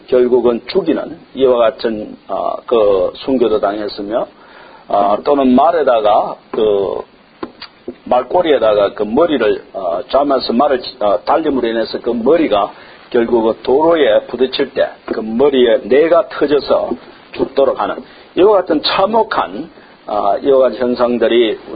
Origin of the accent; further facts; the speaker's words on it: South Korea; 내가 원해서 어떤 한국인으로 태어난 것도 아니고